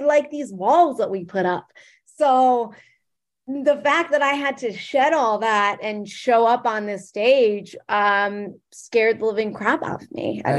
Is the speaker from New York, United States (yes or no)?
yes; Long Island, New York, United States; she's from the Bronx and I'm from Long Island